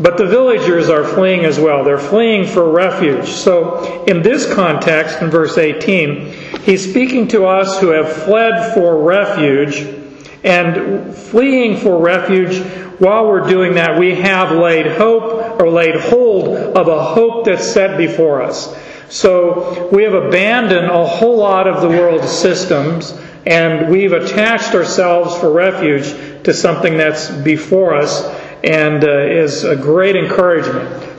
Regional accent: Arizona, United States; Growing up in Arizona, you don't have a lot of water, and I just never did boats.

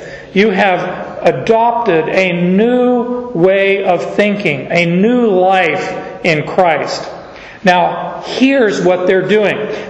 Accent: Phoenix, Arizona, United States; I go through summer, but I grew up in Phoenix, so it's hard for me to really like the heat.

